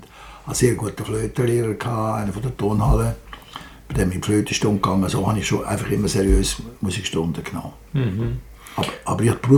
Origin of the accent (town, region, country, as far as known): Lenzburg, Aargau, Switzerland; born or raised there